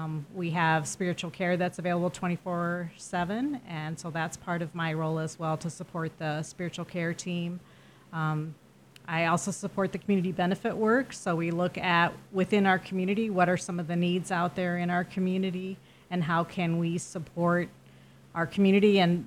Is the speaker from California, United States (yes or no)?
no; Storm Lake, Iowa, United States; I grew up in Storm Lake, Iowa, born and raised in Storm Lake